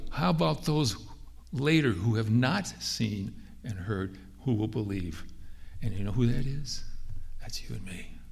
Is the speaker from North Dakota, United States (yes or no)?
yes; North Dakota, United States; whenever I see a license plate from North Dakota, I'm from North Dakota, I say to her, I bet you I know the person in that car